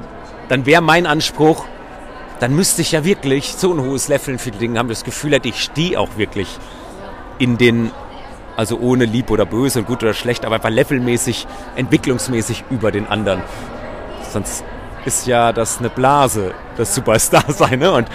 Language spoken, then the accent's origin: German; Hesse, Germany; ich komme aus der Rhön, da bei Fulda, ist schon ein bisschen bergig so, die Rhön, ne?